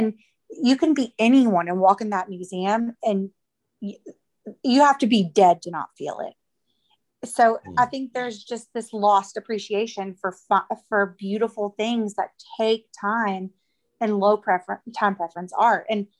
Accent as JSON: {"language": "English", "region": "the South", "country": "United States", "said": "I'm from the South, so I'm biased, of course, but I think tradition is a big deal where we are."}